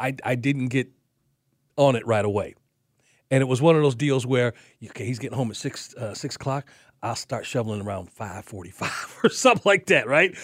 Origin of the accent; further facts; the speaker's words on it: Chicago, Illinois, United States; the kids as since we've been together is regularly go up to Chicago, right? And I show them around my hometown.